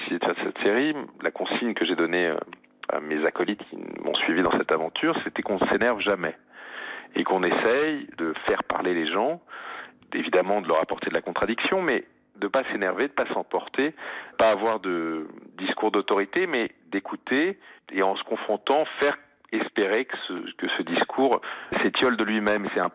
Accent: France; Moi, je suis français, je suis supporter du PSG, il se trouve que je suis juif

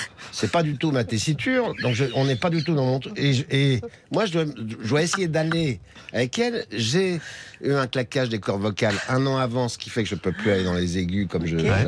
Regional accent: Paris, Île-de-France, France; Moi, je suis parisien, donc je peux vous dire qu'à Paris

